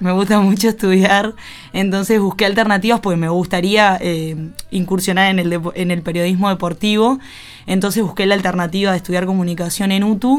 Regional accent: San Antonio, Canelones, Uruguay; En San Antonio Canelones. Bien. Un pueblito pequeño en el departamento de Canelones.

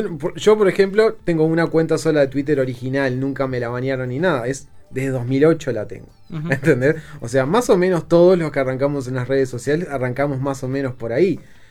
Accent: Uruguay; como buen uruguayo, a marcar fuerte en la mitad de la cancha

